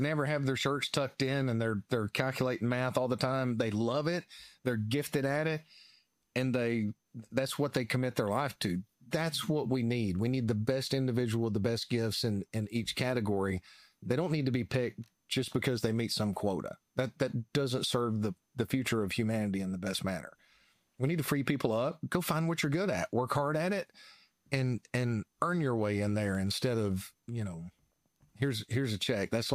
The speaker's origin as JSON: {"language": "English", "region": "Georgia", "country": "United States", "tie": "born or raised there", "said": "Okay, y'all forgive me. I grew up in North Georgia Mountains."}